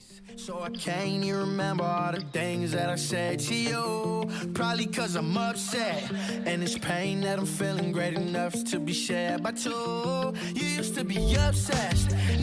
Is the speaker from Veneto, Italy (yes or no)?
no; Gemini, Apulia, Italy; A parte che sono di Gemini, che è frazione di Ugento.